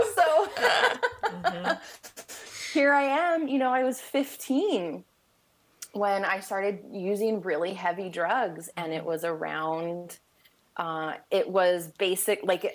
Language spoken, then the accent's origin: English; Temecula, California, United States; but it really felt like I grew up in Temecula, which is like right in the middle of San Diego and LA.